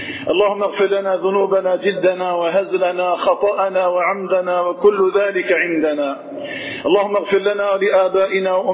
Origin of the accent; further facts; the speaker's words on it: Algeria; اللهم اجعل بلدنا الجزائر آمنا مطمئنا